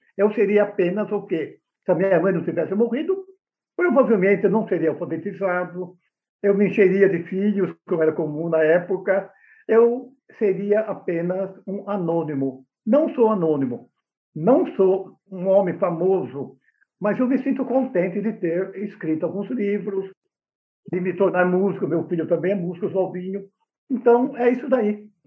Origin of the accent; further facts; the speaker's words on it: Bragança Paulista, São Paulo, Brazil; Sendo de origem rural, meus pais apanhavam café em Bragança Paulista, que é a minha terra